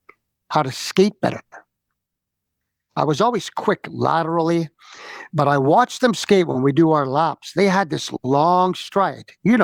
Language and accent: English; Canada; Like, we're Canadian guys. We drink beer.